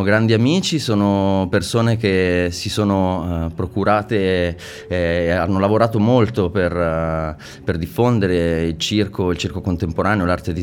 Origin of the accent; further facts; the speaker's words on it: Milan, Lombardy, Italy; born there; Io sono nato a Milano, ahimè, una città che non amo molto